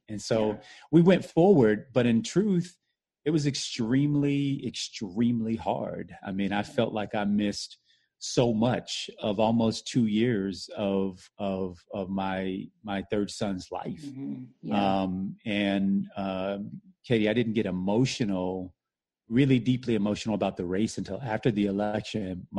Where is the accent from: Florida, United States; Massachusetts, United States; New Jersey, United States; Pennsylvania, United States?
Florida, United States; Miami; I was born in Miami, Florida. Grew up in an area called Richmond Heights, which is at the bottom in Miami. Working class area.